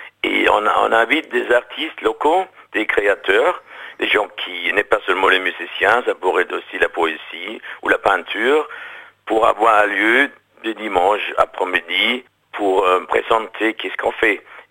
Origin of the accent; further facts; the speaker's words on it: Rhineland-Palatinate, Germany; born there; French is a second language; chansons qui parlent de ma région natale, la Palatinat, et ils sont en allemand. Il y a un patois allemand aussi, parce que là où j'habite, il y a un patois.